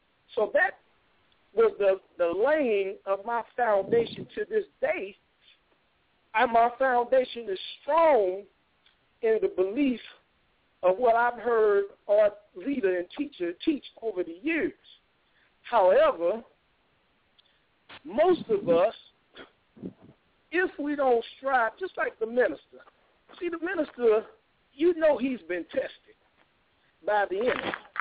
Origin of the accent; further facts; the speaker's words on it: St. Louis, Missouri, United States; growing up in a racist area in St. Louis, everything that I heard the minister say just applied to me. I grew up in the Catholic school.